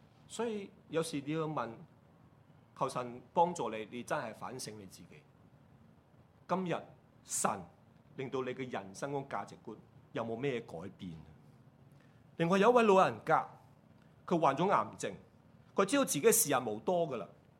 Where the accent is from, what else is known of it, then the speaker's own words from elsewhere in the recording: Hong Kong; 我身边都有几个九十几岁的人，好像我们香港人都挺长命